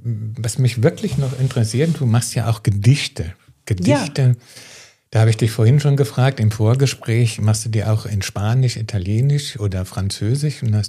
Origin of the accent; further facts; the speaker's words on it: Frankfurt, Hesse, Germany; moved away; Also wenn ich jetzt als Frankfurter Hessisch babble, dann geht das auch, ne?